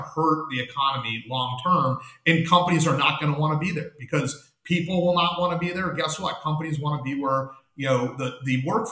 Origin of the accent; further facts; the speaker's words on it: California, United States; from my perspective, I grew up in California.